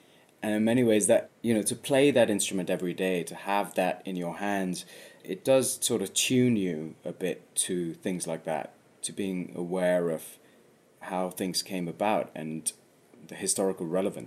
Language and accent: English; London, United Kingdom; I, as an Indian, as a Desi boy, as a Londoner, I'm sort of a product of both worlds